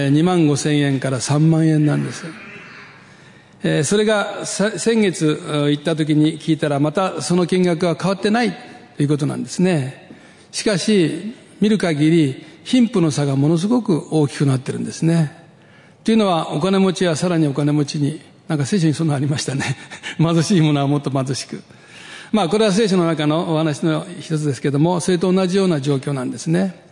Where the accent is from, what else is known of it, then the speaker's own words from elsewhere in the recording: Tokyo, Japan; 僕は東京出身なのでわりかし標準語に近い話ができます。